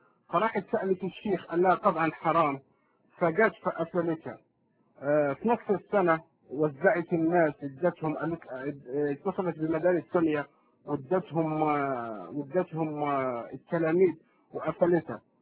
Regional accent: Morocco; now in Montreal, Canada; المهم هاجرت من المغرب، جيت على كندا في مدينة مونتريال

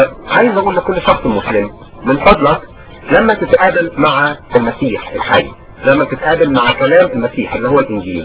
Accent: Egypt; فتصريت كانسان مصري عايش في مصر

